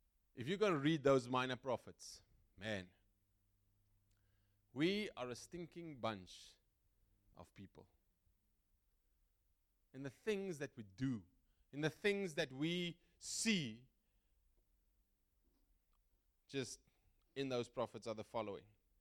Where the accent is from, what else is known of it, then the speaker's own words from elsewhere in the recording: South Africa; you can just look at us as a South African society. I love South Africa. It's a wonderful country.